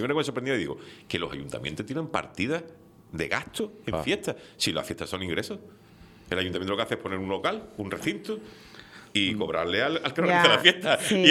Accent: Andalusia, Spain; Digo que en mi tierra, en Andalucía, donde yo venía, eso era impensable.

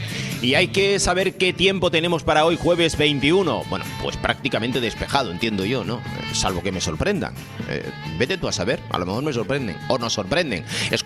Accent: Puerto de la Cruz, Canary Islands, Spain; Yo cuando era pequeño en La Marea, montaba un pino más bonito que él. En La Marea del Puerto de la Cruz.

